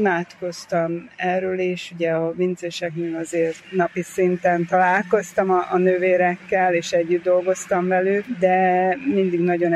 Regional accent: Budapest, Hungary; also born or lived in London; én Budapesten nőttem föl, utána Londonban éltem, mind a kettő főváros, nagyváros.

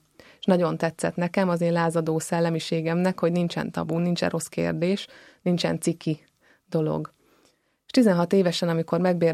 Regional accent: Nagyoroszi, Nógrád, Hungary; Én azt szoktam mondani, hogy nem is Pest megyei gyerek vagyok, hanem sokkal inkább Nógrád megyei, hiszen ott nőttem fel egy kis faluban, amit Nagyoroszinak hívnak.

